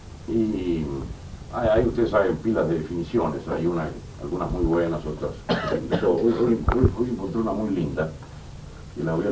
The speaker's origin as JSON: {"language": "Spanish", "country": "Argentina", "said": "solamente los argentinos podemos liquidar algo nacional con tanto cariño"}